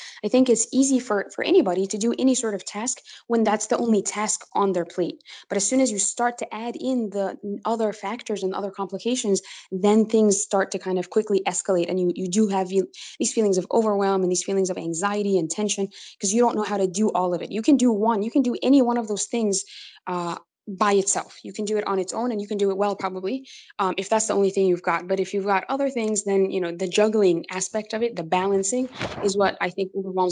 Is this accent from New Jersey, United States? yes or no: yes; New Jersey, United States; and then we moved to the US and I grew up in New Jersey for the rest of my childhood.